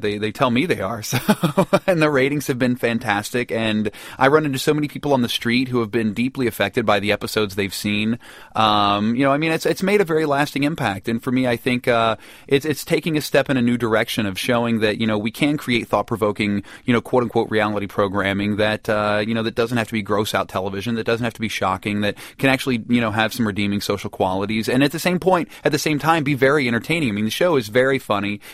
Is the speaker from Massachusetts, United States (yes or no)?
no; West Virginia, United States; There was a Christian from my home state of West Virginia who moved in with a Muslim family in Dearborn, Michigan